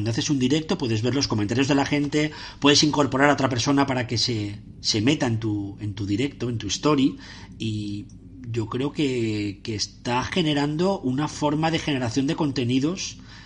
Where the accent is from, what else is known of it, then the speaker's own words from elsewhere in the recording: Valencian Community, Spain; en mi pueblo, en Valencia